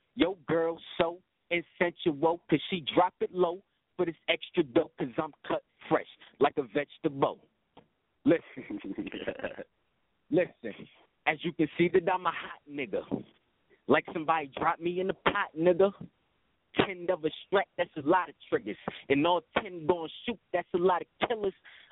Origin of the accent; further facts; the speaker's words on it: New Jersey, United States; Yeah, man, I'm chilling right now over here in Florida, but I'm from Jersey, nigga.